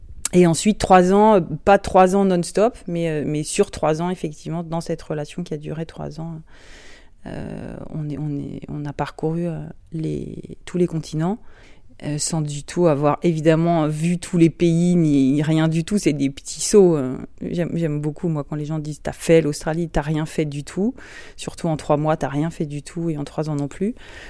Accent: Strasbourg, Grand Est, France; Mes premiers souvenirs de voyage ou d'émancipation, comme tu dis, ça a été mes premiers voyages vers Mulhouse, donc un énorme voyage de Strasbourg jusqu'à Mulhous

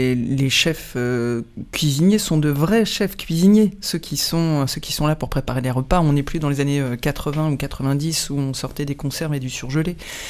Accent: Auvergne-Rhône-Alpes, France; nous sommes français. Ardéchois français, oui.

